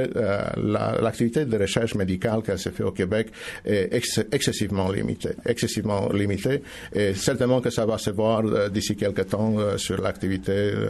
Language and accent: French; Romania; now in Canada; Oui, je suis roumain d'origine.